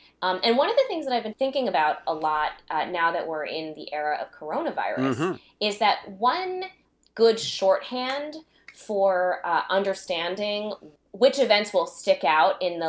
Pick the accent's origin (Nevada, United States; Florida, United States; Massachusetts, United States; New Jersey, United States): New Jersey, United States; I grew up in New Jersey, so I remember also that you could see and smell the smoke from where I lived in New Jersey.